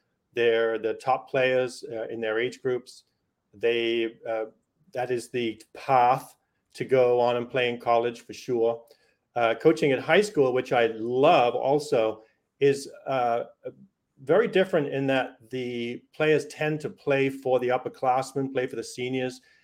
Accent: England, United Kingdom; growing up in England

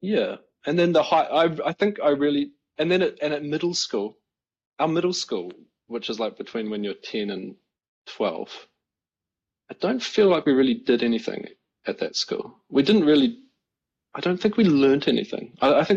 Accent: New Zealand; moved away as an adult; Yeah, until I was 22, I lived in New Zealand.

